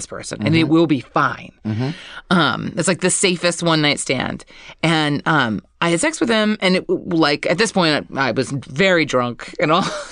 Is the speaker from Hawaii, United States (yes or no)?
yes; Hawaii, United States; I'm originally from Oahu.